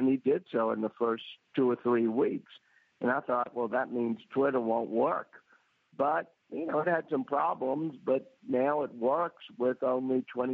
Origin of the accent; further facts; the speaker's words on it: New Orleans, Louisiana, United States; I'm from New Orleans, which is an old city, and I love cities that are beautiful.